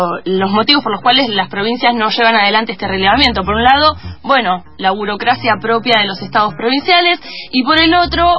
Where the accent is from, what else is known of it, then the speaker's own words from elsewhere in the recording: Neuquén, Argentina; born there; La familia Zapag, la conocemos quienes nacimos en Neuquén.